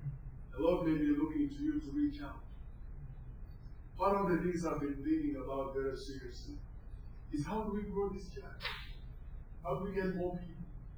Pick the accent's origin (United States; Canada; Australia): Canada; then you have already found out where I don't come from. I'm just Canadian.